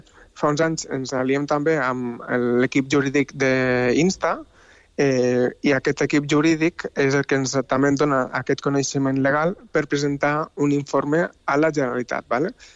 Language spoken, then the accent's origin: Catalan; Tarragona, Catalonia, Spain; now in Basque Country, Spain; jo sóc de Tarragona, eh? Però jo estic vivint al País Basc